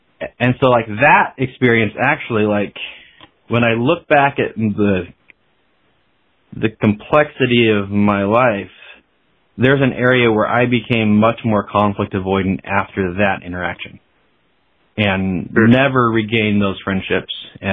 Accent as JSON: {"language": "English", "region": "Pacific Northwest", "country": "United States", "said": "And, I was also from the Northwest. So … was like the dominant cultural influence of the whole region."}